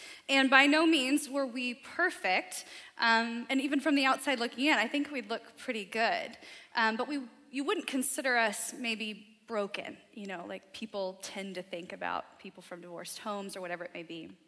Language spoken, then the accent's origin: English; the South, United States; I was like devouring accolades from people back home. I'm from the South